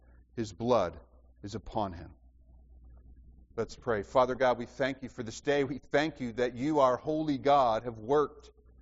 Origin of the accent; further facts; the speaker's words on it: Alabama, United States; You know, I grew up in Alabama, and when you're born in Alabama, it's not long before a choice is forced upon you.